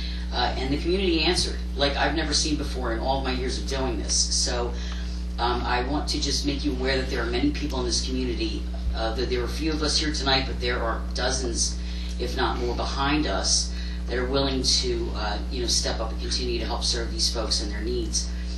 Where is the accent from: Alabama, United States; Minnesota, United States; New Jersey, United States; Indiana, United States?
New Jersey, United States; I'm from New Jersey originally.